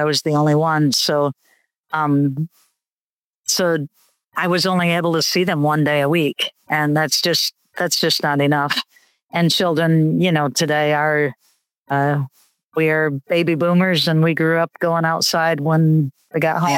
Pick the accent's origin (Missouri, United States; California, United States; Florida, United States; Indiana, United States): Indiana, United States; Fort Wayne; I grew up in Fort Wayne. I went to the same school system from kindergarten to 12th grade.